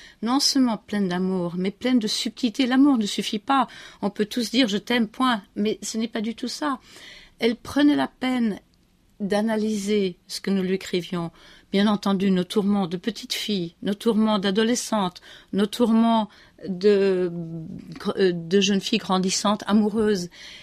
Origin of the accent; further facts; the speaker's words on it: France; also born or lived in Bonn / Brussels; puis très rapidement à Berlin, à Bonn, à Bruxelles, et seulement après à Paris, où nous sommes arrivés en 1960. Mais effectivement, j'ai grandi en France.